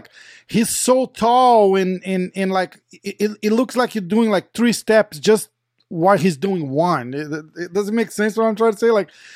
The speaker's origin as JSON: {"language": "English", "country": "Brazil", "said": "Like we're from Brazil, so we were kind of like, oh shit, now he has to win that fight."}